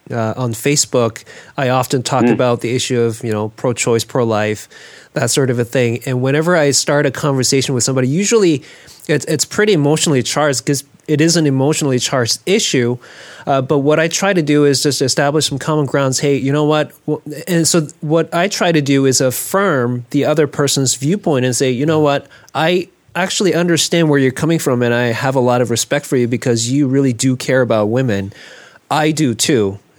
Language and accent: English; South Korea; I come from South Korea.